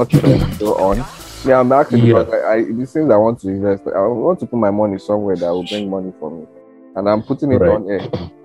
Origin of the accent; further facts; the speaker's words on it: Nigeria; I'm always going to spotlight Nigerian because I'm Nigerian and I know how we think.